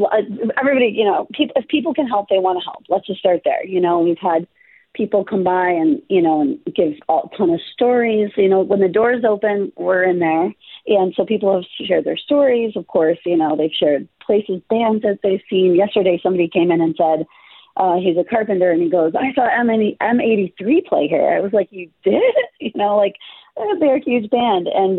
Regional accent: Buffalo, New York, United States; growing up in Buffalo, that is what made, I think, Buffalo special to me

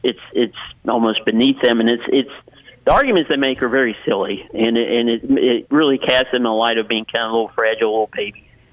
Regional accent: Mississippi, United States; I've heard it all my life. I'm from Mississippi. I know the way these people think

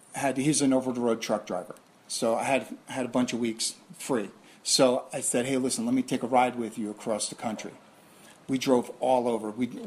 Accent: Bradley Beach, New Jersey, United States; Strangely enough, I was born and raised in New Jersey, never traveled much.

